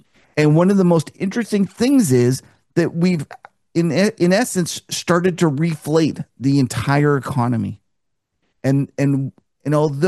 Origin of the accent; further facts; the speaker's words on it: Canada; I'm a Canadian.